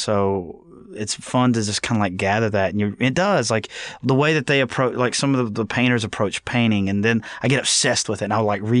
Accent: Birmingham, Alabama, United States; born and raised in Birmingham. Never lived anywhere different at this point.

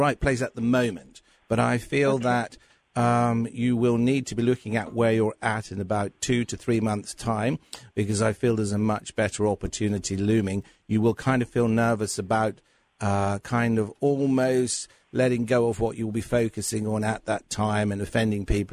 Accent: London, United Kingdom; although I come from London

